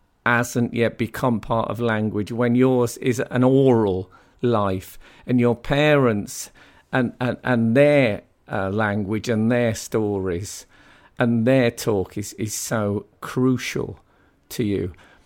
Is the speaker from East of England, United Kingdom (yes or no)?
no; West Midlands, United Kingdom; When I was growing up in the Black Country, old people had much stronger, not just stronger accents.